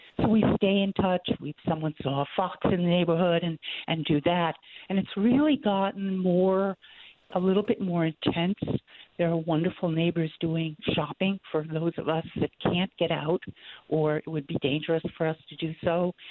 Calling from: Cumberland, Maine, United States; I'm calling from Cumberland.

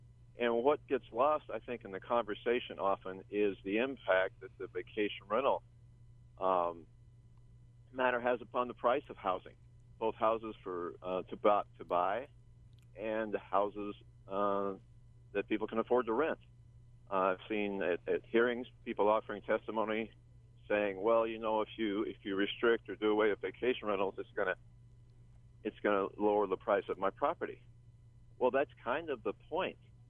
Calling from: Hawaii, United States; I'm calling from the Big Island

